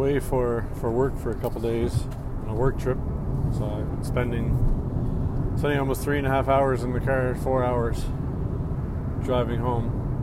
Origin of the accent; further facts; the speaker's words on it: Judique, Nova Scotia, Canada; As a young person growing up in Judik, which is on the western side of Cape Breton Island